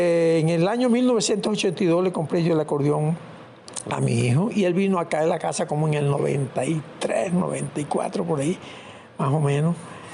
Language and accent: Spanish; Villanueva, La Guajira, Colombia; born there; Nací en Villanueva, en una cultura muy vallenata. Mi entorno fueron … toda esa gente.